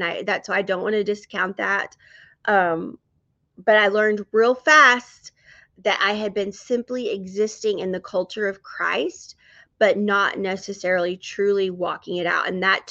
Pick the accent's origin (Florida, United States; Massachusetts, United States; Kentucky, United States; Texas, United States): Texas, United States; but I born and raised in West Texas. Love it. I love being a Texas girl, so I'm thankful.